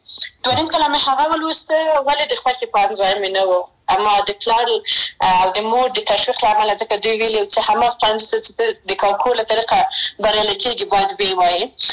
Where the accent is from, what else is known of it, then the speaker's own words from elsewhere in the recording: Maidan Wardak, Afghanistan; زه د میدان وردګ ولایت څخه یم